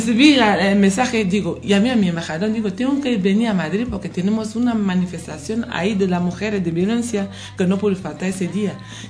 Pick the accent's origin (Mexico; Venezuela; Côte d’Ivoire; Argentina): Côte d’Ivoire; now in Spain; Sí, yo soy de Costa de Marfil, sí.